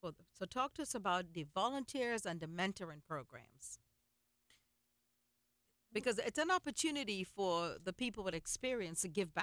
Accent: Trinidad & Tobago; which I'm from Trinidad, so I know all about the Carib beer.

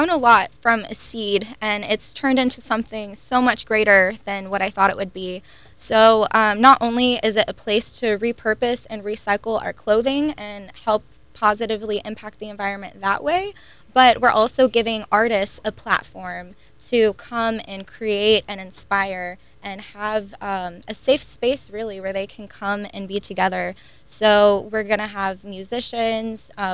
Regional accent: Florida, United States; growing up in Tortoise Island, in a little bubble here, and God bless, I love the Space Coast

